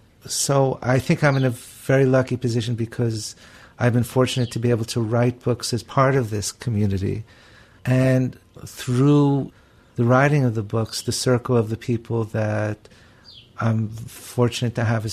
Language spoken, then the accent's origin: English; New York, United States; moved away as an adult; now in Toronto, Canada; as a New Yorker, you know, who moved to Toronto